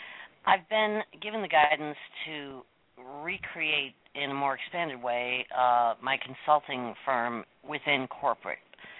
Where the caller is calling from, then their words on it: Pennsylvania, United States; I'm calling from Pennsylvania.